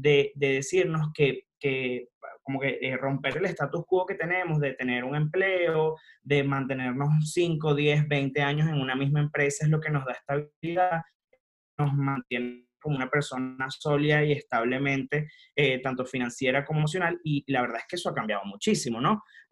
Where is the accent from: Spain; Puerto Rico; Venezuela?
Venezuela; moved away as an adult; now in Miami, United States; Soy venezolano, me vine acá a los Estados Unidos, específicamente a Miami, hace 3 años.